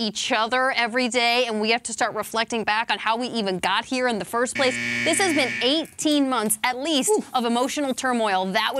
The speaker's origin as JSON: {"language": "English", "region": "Minnesota", "country": "United States", "tie": "born or raised there", "said": "From my hometown, Minnesota Vikings."}